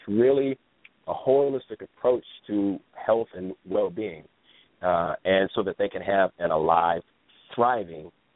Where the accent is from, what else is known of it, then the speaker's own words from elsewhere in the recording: Ohio, United States; now in California, United States; When I came to California from Ohio, now this is the land of feel good, look good.